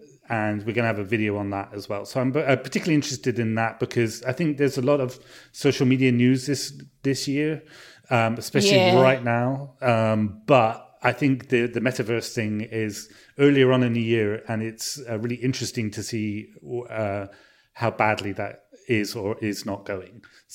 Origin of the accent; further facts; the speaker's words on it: Bristol, South West England, United Kingdom; It's actually set in Bristol, set in my hometown.